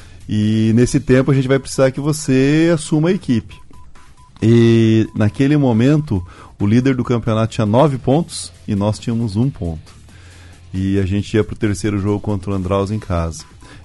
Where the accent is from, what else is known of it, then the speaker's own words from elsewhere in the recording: Curitiba, Paraná, Brazil; also born or lived in Cascavel; Nascido aqui em Cascavel, com 10 anos eu fui para Curitiba, fiz a minha vida lá, né?